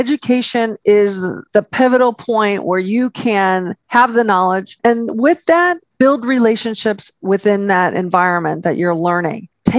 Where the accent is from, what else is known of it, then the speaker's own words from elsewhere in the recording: Chicago, Illinois, United States; Hey, I'm from Chicago. I get it.